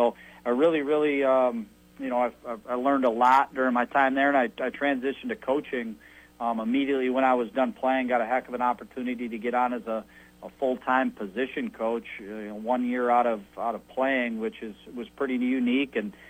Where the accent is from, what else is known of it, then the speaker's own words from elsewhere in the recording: Blaine, Minnesota, United States; Yeah, I think, you know, growing up in Blaine was an awesome. It was an awesome football community.